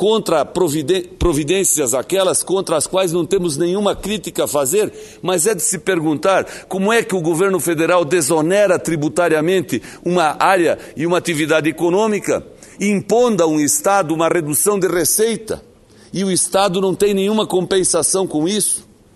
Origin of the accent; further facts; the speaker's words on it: Brazil; mas antes de ser da oposição, eu sou brasileiro. E como brasileiro, eu quero efetivamente que se encontrem soluções boas para todos